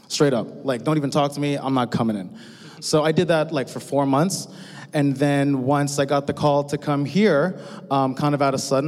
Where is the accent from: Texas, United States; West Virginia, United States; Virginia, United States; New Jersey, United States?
New Jersey, United States; also born or lived in Brooklyn, New York; now in Portland, United States; Been here for 6 months, came here from Brooklyn, and before that I was raised in Jersey. Yeah. Jersey.